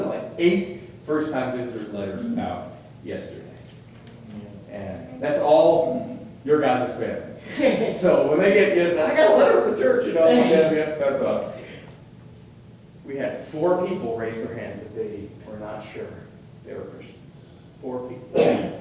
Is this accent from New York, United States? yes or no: yes; New York, United States; You can tell I'm from New York.